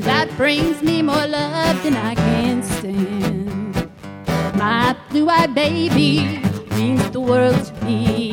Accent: Lake Wales, Florida, United States; from Lake Wales, Florida, and I'm excited to be here.

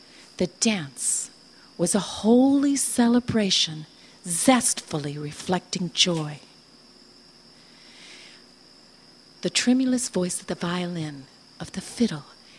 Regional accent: Tallahassee, Florida, United States; I'm a storyteller too, and … I'm from Tallahassee, Florida.

